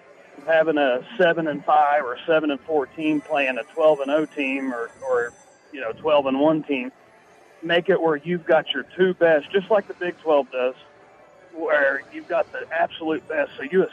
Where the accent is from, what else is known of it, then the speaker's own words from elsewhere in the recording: Oklahoma, United States; We're from Oklahoma, but we've played all over the country.